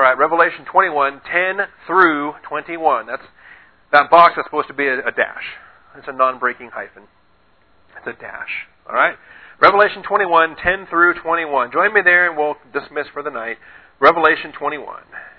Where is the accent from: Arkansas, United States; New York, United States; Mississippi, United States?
Arkansas, United States; I was brought up in Arkansas about apostles.